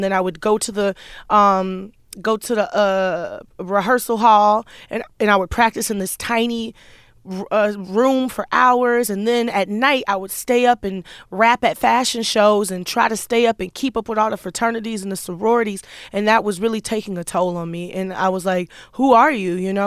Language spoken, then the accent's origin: English; Houston, Texas, United States; You know, growing up in Houston and freestyle rapping was very first nature to me.